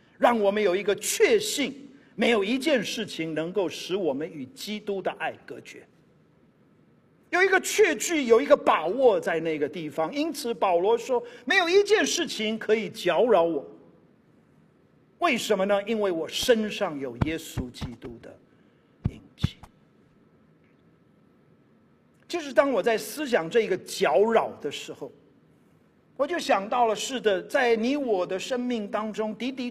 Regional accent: Taiwan; 莫非是他们希望我们台湾人，今天2300万个台湾人也能够领受到

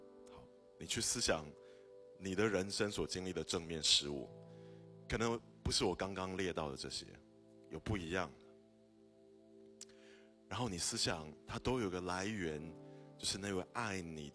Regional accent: Taiwan; 我们台湾人都蛮喜欢吃东西嘛。

